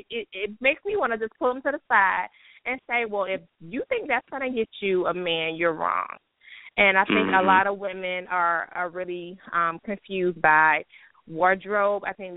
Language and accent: English; Decatur, Georgia, United States; You know, I'm from here. I'm from Atlanta originally. I am a Georgia peach.